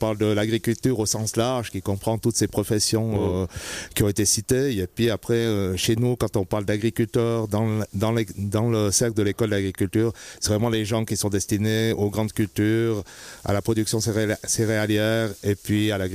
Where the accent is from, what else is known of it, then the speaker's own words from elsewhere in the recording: Centre-Val de Loire, France; Alors, donc moi je viens du centre, comme mon nom et mon accent le trahit.